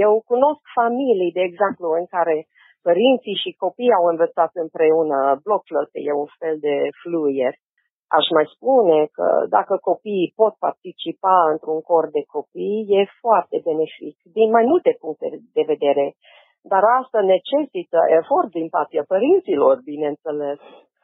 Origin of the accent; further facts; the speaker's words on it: United States; Tot ce vă spun e din perspectiva mea ca și americancă.